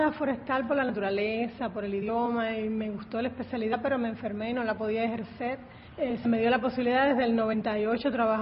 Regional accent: Holguín, Cuba; also born or lived in Bayamo / Pinar del Río; Nací en Bayamo, pero mis padres se iban cuando era muy pequeña y de ahí pues hice estudios, por ejemplo, secundaria y pre en la Guanal de Holguín, la universidad en Pinal del Río.

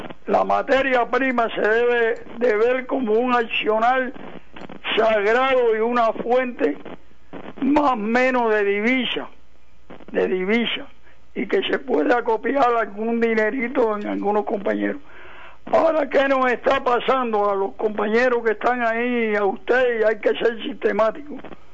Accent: Cuba; Yo diría que como buen cubano

